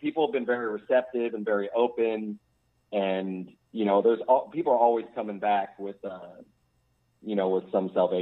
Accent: Chicago, Illinois, United States; I'm used to being in Chicago where, you know, growing up in Chicago, where there's still just a lot of segregation.

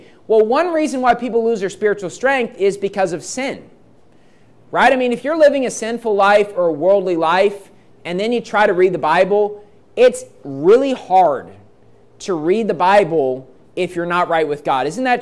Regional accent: West Virginia, United States; And growing up in West Virginia, the mountain state is like the number one state for like crashes into deer.

